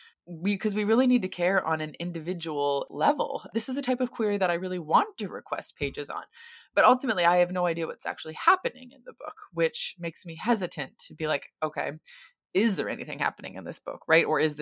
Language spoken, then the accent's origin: English; United States; now in Sydney, Australia; I'm an American currently living in Sydney, Australia